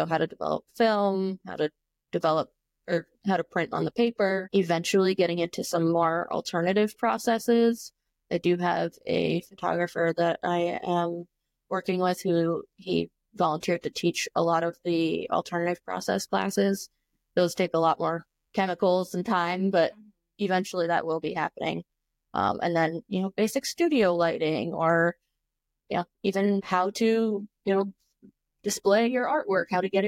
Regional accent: New Jersey, United States; So I'm from New Jersey. I went to undergrad on Long Island, and then I did graduate school back in New Jersey.

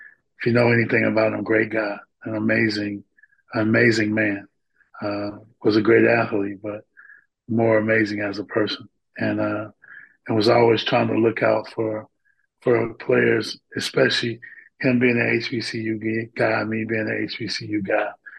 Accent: North Carolina, United States; Moved back to my hometown, which is North Carolina.

